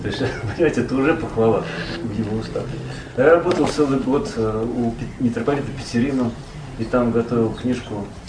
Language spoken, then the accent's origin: Russian; Moscow, Russia; Я ему по-эстонски ответил, я из Москвы.